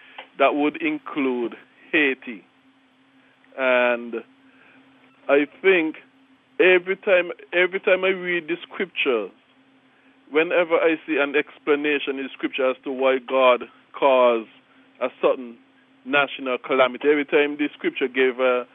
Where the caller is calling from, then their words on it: Saint Kitts, St. Kitts & Nevis; Yes, I'm calling from St. Kitts in the West Indies. Yes, I'm listening to you on the internet.